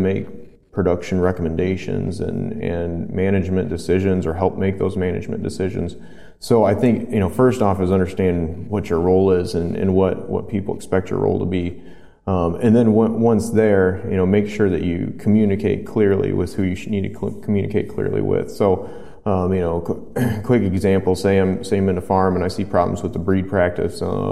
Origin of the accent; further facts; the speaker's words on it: Michigan, United States; So I'm originally from Michigan and went to Michigan State for undergrad. My passion for pigs took me out to Iowa State.